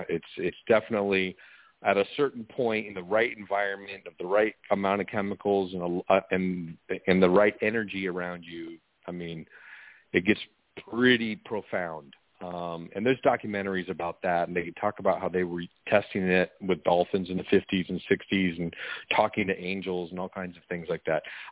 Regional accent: Seattle, Washington, United States; I'm 42 years old and I was raised in Seattle, Washington. And I grew up loving music, listening to music.

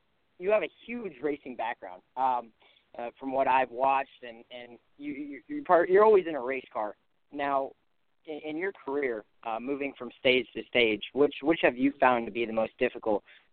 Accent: West Coast, United States; I know I'm from the West Coast, so the K&N series for us is the most competitive.

